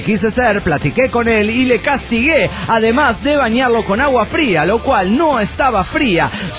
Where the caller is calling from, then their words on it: Zacatecas, Mexico; de Zacatecas, México.